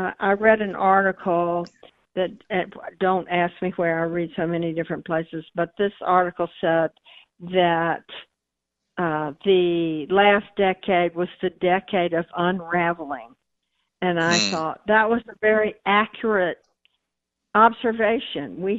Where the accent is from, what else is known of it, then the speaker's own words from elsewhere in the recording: Fort Worth, Texas, United States; also born or lived in Alpine; I was born in Alpine, way out in Big Bend country, and it too has its own amazing landscape, and but I also grew up in Fort Worth, as a matter of fact.